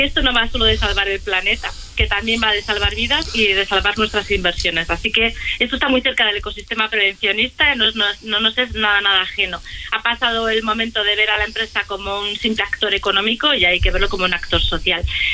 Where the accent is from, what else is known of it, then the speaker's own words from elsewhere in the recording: Santander, Cantabria, Spain; Cuando en mi tierra, en Santander, las olas se llevan la playa